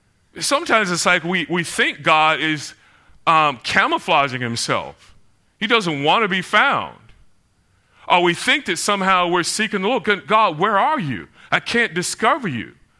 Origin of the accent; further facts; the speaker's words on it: Orlando, Florida, United States; You know, as a kid, growing up in Florida, as well, I grew up in Orlando, Florida, and I remember having some of the best times ever because in Florida, much of it's changed since I grew up as a kid.